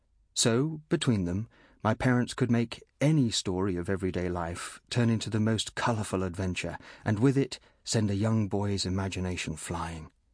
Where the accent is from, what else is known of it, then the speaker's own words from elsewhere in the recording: Nairobi, Kenya; born there; I was born in Nairobi, Kenya, on the 27th of December 1962.